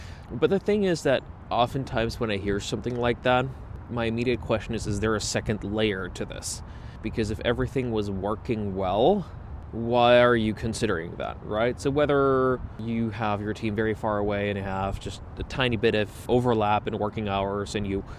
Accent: United States; and that's as an American

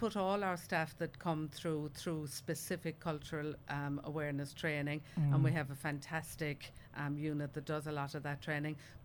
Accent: Ireland; now in Australia; And I did say, "I'm from Ireland." And they went, "Oh, long way away, miss."

